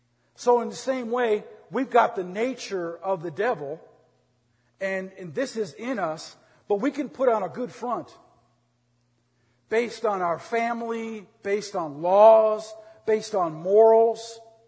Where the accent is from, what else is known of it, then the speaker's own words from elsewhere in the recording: Minnesota, United States; now in Augusta, United States; No, of course, we're in Augusta, Georgia. I'm from Minnesota. They call Minnesota the state of hockey.